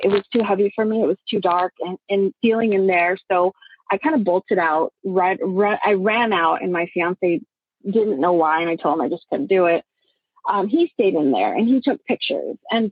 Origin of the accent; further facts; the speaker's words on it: Texas, United States; I am from Texas.